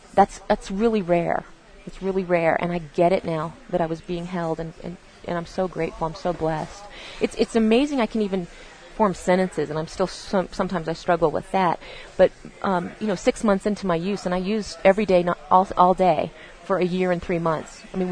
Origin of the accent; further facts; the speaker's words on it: Virginia, United States; Like, is it because I grew up poor and isolated and marginalized? Or is it because I grew up gay in Virginia in a small town?